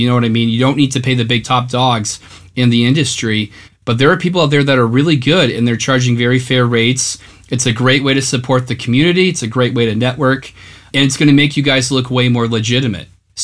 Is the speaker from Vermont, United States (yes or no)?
yes; Jamaica, Vermont, United States; now in New York, United States; Just for a bit of context, I grew up in Southern Vermont my whole life. Shout out Jamaica, Vermont.